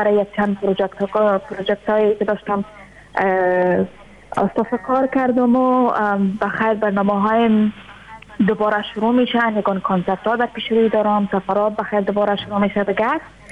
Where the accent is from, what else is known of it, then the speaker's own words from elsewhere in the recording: Afghanistan; ما اگر چی دیر نشد از افغانستان آمدم